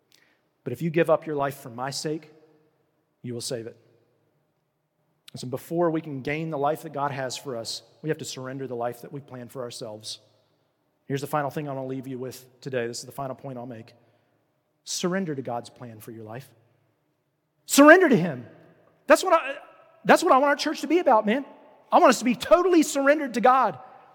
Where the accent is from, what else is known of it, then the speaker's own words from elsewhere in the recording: Roanoke, Virginia, United States; also born or lived in Raleigh-Durham; I grew up in Roanoke, and I love the people that I went to church